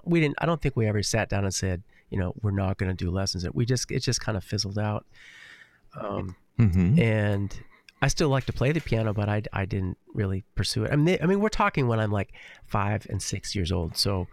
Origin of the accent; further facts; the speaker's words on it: Altoona, Wisconsin, United States; moved away as an adult; now in Nashville, United States; You know, I never really had any reason to move from my hometown that I grew up in, which is Altoona, Wisconsin, close to Eau Claire, which is the larger city.